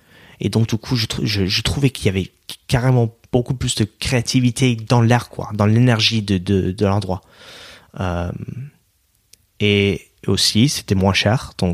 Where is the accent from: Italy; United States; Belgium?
United States; French is a second language; dès que je dis que je suis américain